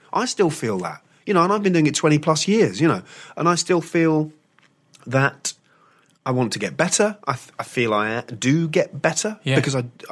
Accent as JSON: {"language": "English", "country": "United Kingdom", "moved": "as an adult", "lives_now": "Australia", "said": "So I'm foreign to all of that."}